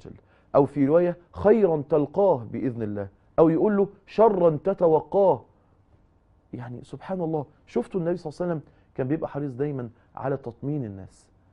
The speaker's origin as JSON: {"language": "Arabic", "country": "Egypt", "said": "الرؤية اللي هي حديث نفس اللي احنا بنقول عنها بالبلدي عندنا في مصر كده"}